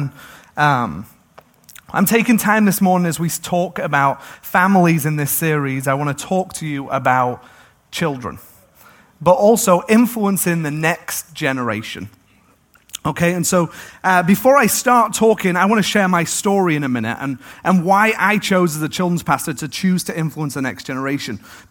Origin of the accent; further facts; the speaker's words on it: Manchester, North West England, United Kingdom; As you know, I'm from England. I grew up in Manchester.